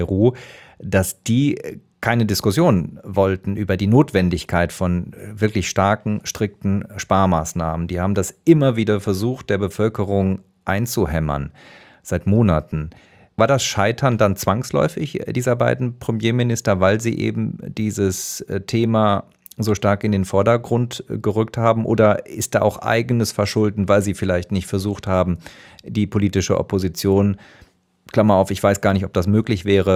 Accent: Germany; wenn man sich anschaut, als Deutscher anschaut, wie die politische Klasse in Frankreich auf diese Krise reagiert

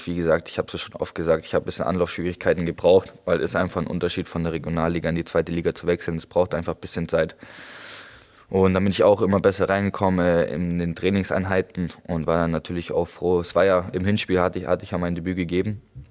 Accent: Königsbrunn, Bavaria, Germany; also born or lived in Augsburg; Genau, Königsbrunn komme ich, also geboren in Augsburg, meine Eltern wohnen auch noch in Königsbrunn, das ist da gleich, also da komme ich her, genau.

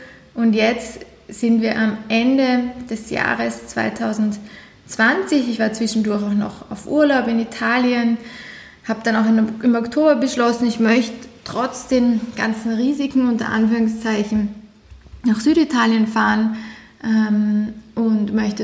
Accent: Vienna, Austria; als Wienerin zu unterschreiben, dass man jetzt wirklich also Niederösterreicherin ist

